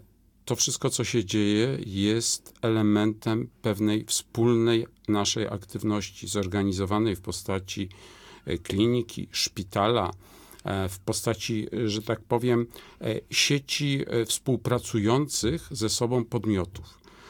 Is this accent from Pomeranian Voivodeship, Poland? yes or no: no; Łódź, Łódź Voivodeship, Poland; De facto od urodzenia jestem obywatelem miasta Łodzi. Tu trwała moja edukacja szkolna, tu skończyłem studia medyczne, no i tu pracuję w sposób nieustający.